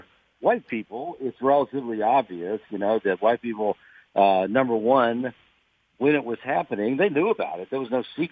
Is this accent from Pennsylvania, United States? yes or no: no; Mississippi, United States; growing up in Mississippi and in a town that was a majority black place.